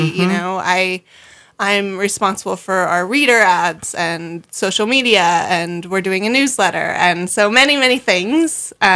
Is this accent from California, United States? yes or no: no; Bonners Ferry, Idaho, United States; I grew up in Bonners Ferry and always went to the farmer's market there as a child.